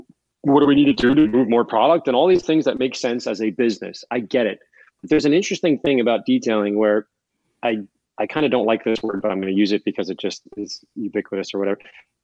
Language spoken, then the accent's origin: English; New York, United States; Obviously I'm a New Yorker, like that, that means you're part of the team.